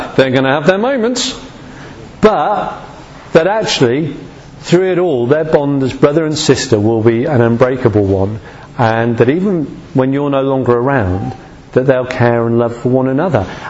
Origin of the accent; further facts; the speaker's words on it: United Kingdom; We're very British, aren't we?